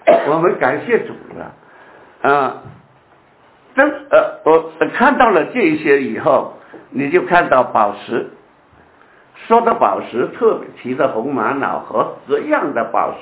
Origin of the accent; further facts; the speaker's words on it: China; 我想我们中国人年纪轻的也许不大知道了